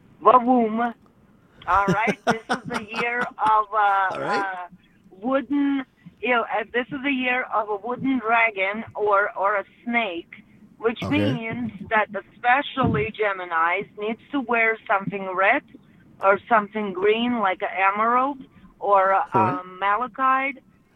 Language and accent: English; Russia; I'm originally from Russia, and Russia and China have a border, and the culture mixed a lot.